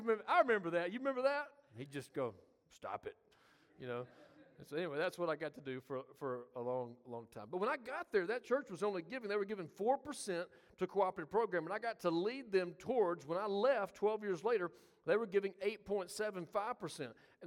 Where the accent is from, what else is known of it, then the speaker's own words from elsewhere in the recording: Mayfield, Kentucky, United States; in Mayfield, Kentucky, where I've been the last 12 years, it's my hometown, it's my home church, my home people.